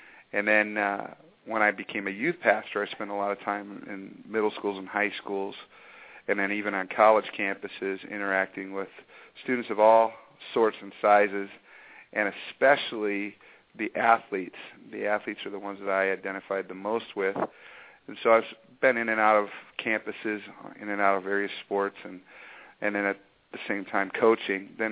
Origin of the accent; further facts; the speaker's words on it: Michigan, United States; I grew up in Michigan and played football in Michigan